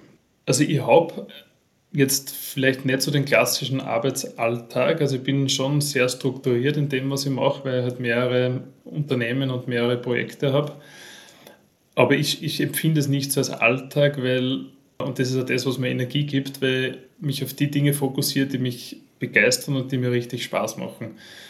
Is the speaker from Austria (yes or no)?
yes; Upper Austria, Austria; Ich bin aus Österreich, nachdem du ja aus Deutschland bist, sage ich das dazu. In Oberösterreich geboren